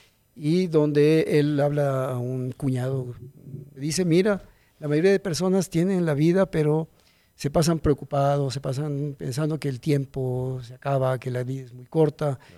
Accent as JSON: {"language": "Spanish", "town": "Quito", "region": "Pichincha", "country": "Ecuador", "said": "yo me siento también parte, digamos, como quiteño, yo me siento ligado totalmente a la cultura española"}